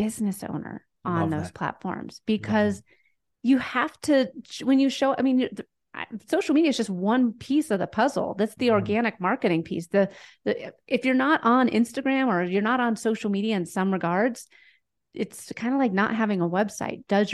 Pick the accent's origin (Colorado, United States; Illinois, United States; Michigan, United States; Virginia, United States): Colorado, United States; Denver; I am a social media strategist and I'm from Denver, Colorado.